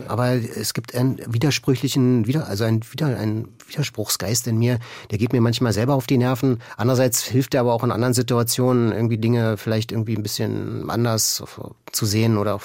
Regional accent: East Germany, Germany; Also zu sagen, ich komme aus dem Osten.

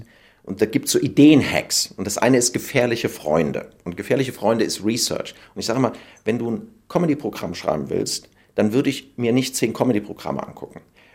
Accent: Koblenz, Rhineland-Palatinate, Germany; now in Cologne, Germany; Ich komme aus Koblenz, wir hatten nichts.

